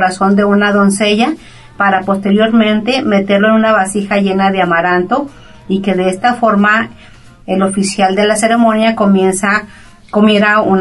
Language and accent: Spanish; Mexico; nuestras fiestas y costumbres como mexicanos.